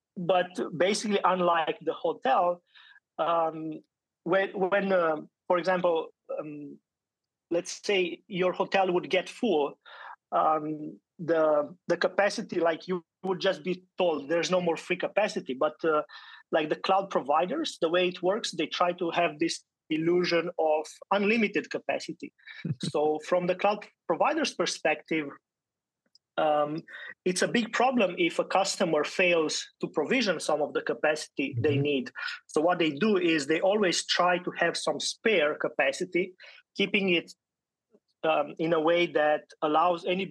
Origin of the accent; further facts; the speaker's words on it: Romania; moved away as an adult; now in Berlin, Germany; I'm based in Berlin, but I'm originally from Romania. I came to Berlin more than 12 years ago, so almost, yeah, enough to be a local, but not quite.